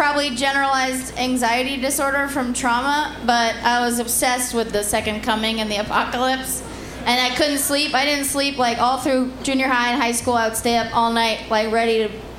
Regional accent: California, United States; I'm from the East Bay.

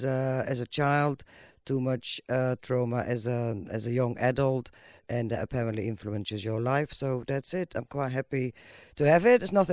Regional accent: Belgium; moved away as an adult; now in United Kingdom; my accent, I am born in Belgium. I was born in Belgium. I've lived there for first 30 or so years of my life. So that explains my accent. I now live in the UK and have lived there for 26 years.

